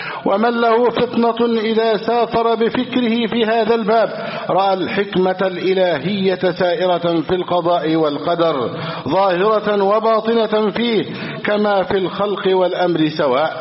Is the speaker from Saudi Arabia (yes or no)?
no; Egypt; احفظ بلدنا مصر